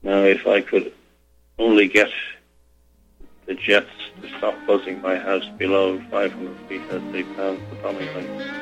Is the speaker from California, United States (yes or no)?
yes; Vandenberg AFB, California, United States; born there; now in Sumter, United States; I was born in Vandenberg, AFB, where my father was a nuclear launch officer.